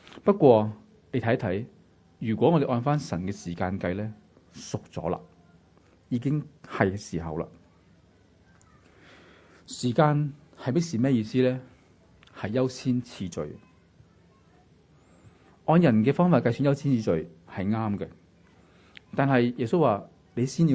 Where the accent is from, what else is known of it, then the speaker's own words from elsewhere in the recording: Hong Kong; 是可能我们香港人不容易明白的